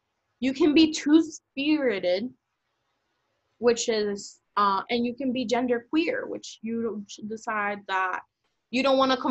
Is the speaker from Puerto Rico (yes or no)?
yes; Puerto Rico; it has a lot to do with the way I grew up in Puerto Rico, too.